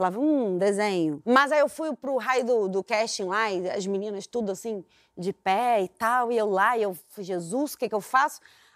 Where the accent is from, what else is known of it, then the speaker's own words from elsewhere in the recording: São Gonçalo, Rio de Janeiro, Brazil; eu sou de São Gonçalo, nasci, cresci em São Gonçalo.